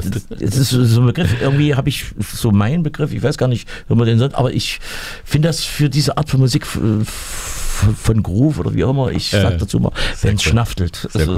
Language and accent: German; Schlöben, Thuringia, Germany; Also ich bin hier geboren und noch nicht weggezogen. Ich bin zwar in Schlöben groß geworden, aber so mehr regional geht gar nicht. Also ich habe es in den 61 Jahren nicht gepackt